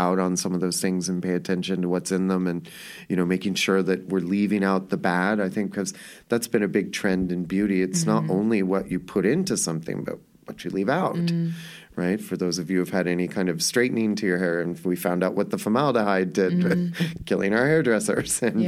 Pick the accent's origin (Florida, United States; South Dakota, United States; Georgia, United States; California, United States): California, United States; Hollywood; I grew up in Hollywood. My dad was a bodyguard for famous kids.